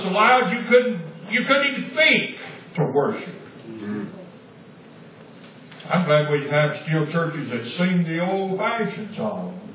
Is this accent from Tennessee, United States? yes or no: yes; Tullahoma, Tennessee, United States; And I grew up in the Tullahoma First Church.